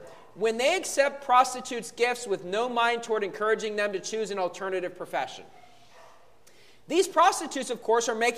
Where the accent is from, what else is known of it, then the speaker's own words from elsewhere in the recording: United States; And I can say this as an American, where I'm from in America